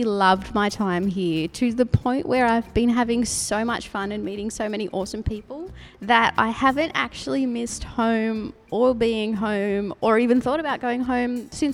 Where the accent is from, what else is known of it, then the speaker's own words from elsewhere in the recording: New South Wales, Australia; I'm from a couple of hours north of Sydney in Australia.